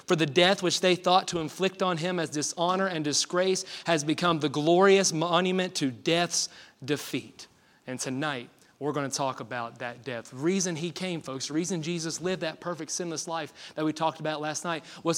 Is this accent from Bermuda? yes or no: no; Tennessee, United States; I'm going to butcher this name because I'm from East Tennessee and not from the 3rd century Greece